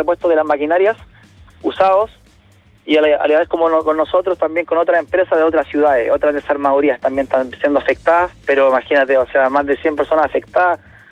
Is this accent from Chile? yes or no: yes; Concepción, Biobío, Chile; Yo soy de Concepción.